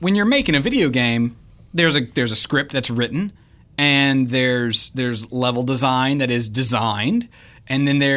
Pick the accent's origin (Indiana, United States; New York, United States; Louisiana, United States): Louisiana, United States; We're from Louisiana.